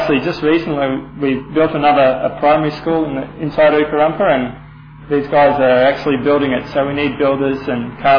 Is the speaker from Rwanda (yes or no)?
no; Brisbane, Queensland, Australia; I come from Queensland, grew up in Brisbane